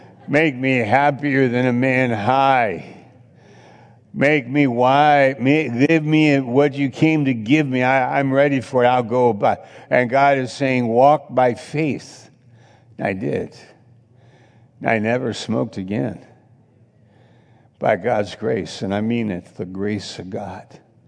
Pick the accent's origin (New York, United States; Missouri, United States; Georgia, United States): New York, United States; also born or lived in Maine; I found one I'm from New York, but I found one in Maine. I lived in Maine for 3 or 4 years.